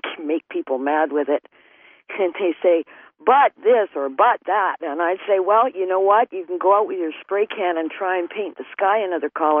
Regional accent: Winnipeg, Manitoba, Canada; I have had the same impression of them every time I've been back to my hometown, which is Winnipeg

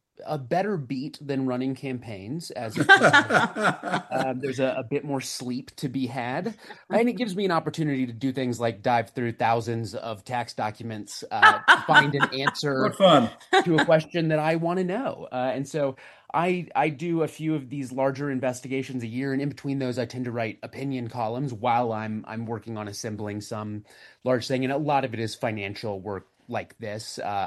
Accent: Nashville, Tennessee, United States; moved away as an adult; I am a Southerner, by the grace of God, as they say. I was raised in Nashville, Tennessee, the son of a pastor in the buckle of the Bible Belt.

